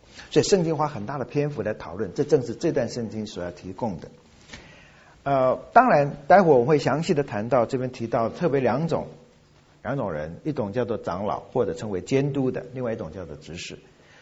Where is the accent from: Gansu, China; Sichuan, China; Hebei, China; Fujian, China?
Fujian, China; 才发现我是福建人，我们福建人有一种规矩